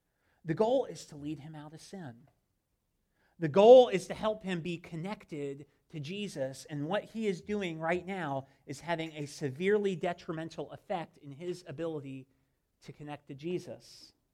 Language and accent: English; Ohio, United States; I grew up in Ohio, and I went to a church like on the sticks outside of Columbus, so it's probably like a country folk kind of thing.